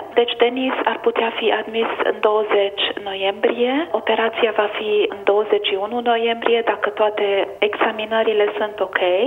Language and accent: Romanian; Sighișoara, Mureș County, Romania; Eu sunt din Sighișoara.